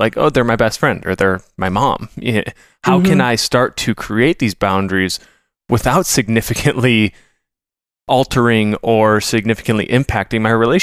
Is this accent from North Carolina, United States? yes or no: no; Minnesota, United States; I'm a Minnesotan. I've got that Midwest...